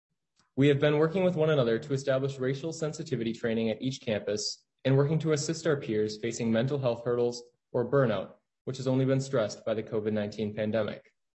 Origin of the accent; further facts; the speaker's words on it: Seymour, Wisconsin, United States; I come from Seymour, Wisconsin, a small city about 25 miles west of legendary Lambeau Field in Green Bay.